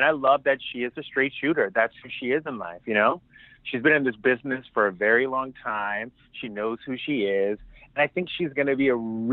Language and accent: English; the South, United States; she and I are kind of sort of the same in the sense that we're from the South and we just say it like it is.